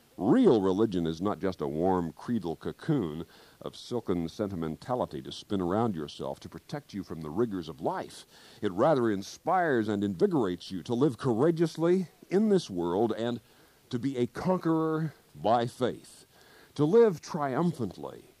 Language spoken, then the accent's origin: English; Kansas, United States; There was a certain old farmer back in the eastern part of my home state of Kansas